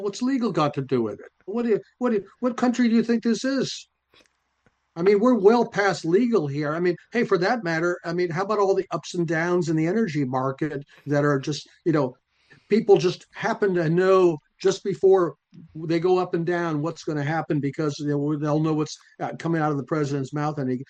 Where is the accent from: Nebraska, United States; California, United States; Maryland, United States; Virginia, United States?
Virginia, United States; In my home state here in Virginia